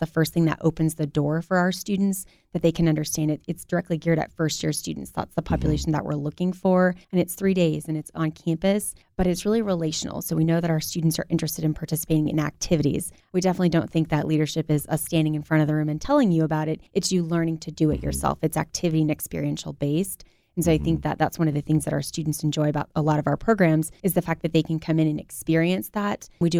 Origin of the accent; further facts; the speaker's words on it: Fresno, California, United States; Born and raised in Fresno, but I did leave.